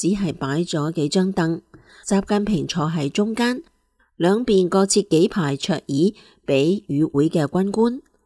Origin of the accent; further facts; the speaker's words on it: China; 我们中国人都懂一个道理，叫物极必反